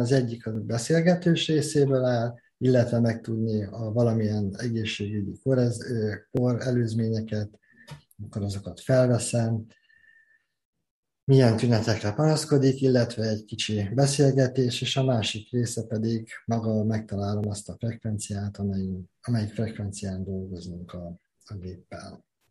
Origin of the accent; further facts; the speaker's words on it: Kecskemét, Bács-Kiskun, Hungary; Én kecskeméti vagyok, innen jártunk fel Budapestre